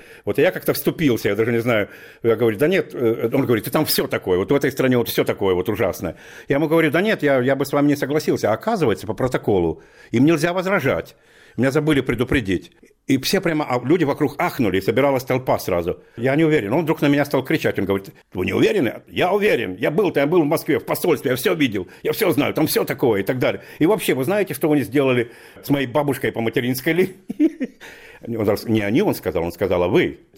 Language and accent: Russian; Ukraine; я родом с Украины.